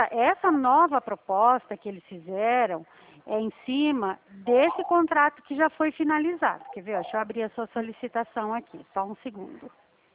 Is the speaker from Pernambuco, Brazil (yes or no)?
no; Presidente Prudente, São Paulo, Brazil; eu sou de Presidente Prudente.